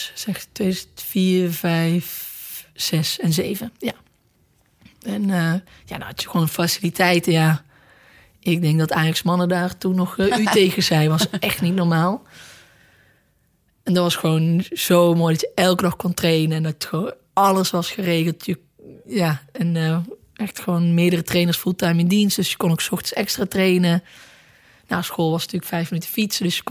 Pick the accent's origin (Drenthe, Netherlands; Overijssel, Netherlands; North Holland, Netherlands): Drenthe, Netherlands; Ees; born there; HVCA in Ees. Dus eigenlijk gewoon waar ik ben geboren.